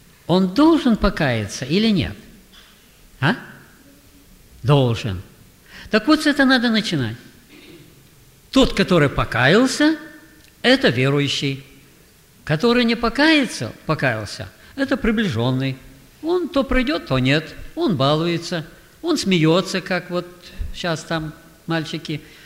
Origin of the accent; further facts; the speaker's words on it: Novosibirsk, Novosibirsk Oblast, Russia; also born or lived in Altai Krai; я с Сибири, с Новосибирска. Слышали такой город? Там уже мороз, снег. Ну, а родился я немножко дальше, в Алтайском крае.